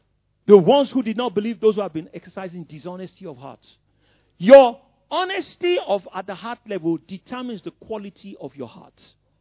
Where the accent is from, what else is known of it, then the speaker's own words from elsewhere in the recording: Lagos, Nigeria; I grew up in Ikoyi, you know, I grew up in Lagos, you know, my classmates will tell you